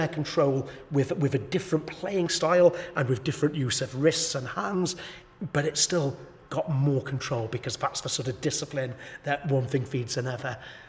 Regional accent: England, United Kingdom; Interestingly, we do get people from overseas who come because we are English

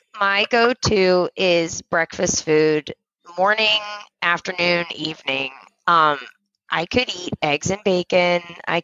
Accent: Pasadena, Maryland, United States; I'm born and raised in Pasadena, Maryland. So that's kind of like kind of in between everything. We got Baltimore, in between Annapolis, and then 40 minutes away from DC.

